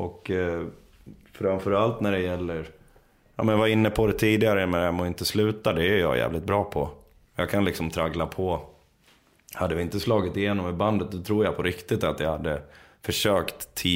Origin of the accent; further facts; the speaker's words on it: Dalarna County, Sweden; vi växte upp en bit utanför Borlänge. Det är jävligt fint där ute där jag växte upp. Det är nära Roma Alpin och det här.